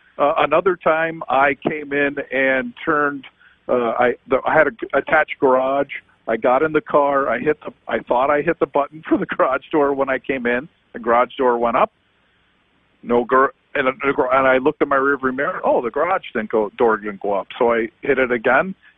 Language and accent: English; Pennsylvania, United States; I'm originally from the Poconos.